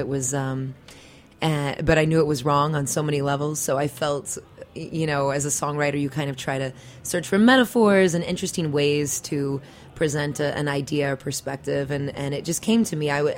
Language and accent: English; Austin, Texas, United States; I'm from Austin, Texas originally, and Austin has a very live music culture, and luckily you have access as a teenager basically to start performing in clubs and forming bands